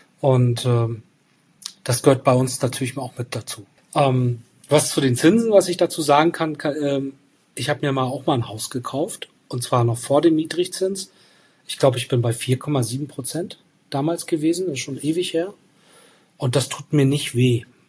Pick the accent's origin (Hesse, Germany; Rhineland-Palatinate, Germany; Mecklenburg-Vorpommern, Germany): Mecklenburg-Vorpommern, Germany; Rostock; Also Fokus ist jetzt gerade Berlin natürlich und dann Rostock als meine Heimatstadt.